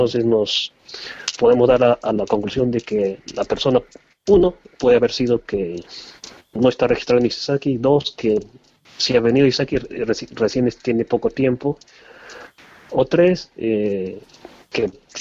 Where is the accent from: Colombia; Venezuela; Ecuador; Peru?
Peru; yo también soy peruano, yo también soy extranjero